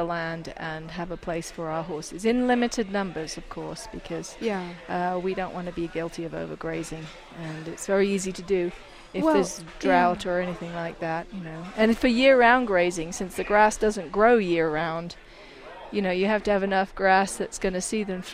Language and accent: English; England, United Kingdom; I'm English and it's green year-round.